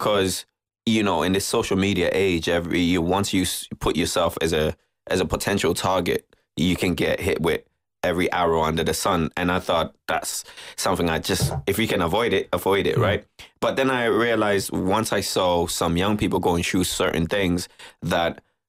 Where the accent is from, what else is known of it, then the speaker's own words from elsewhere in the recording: Shannon, Munster, Ireland; I work in Limerick, but I'm from Shannon, County Clare.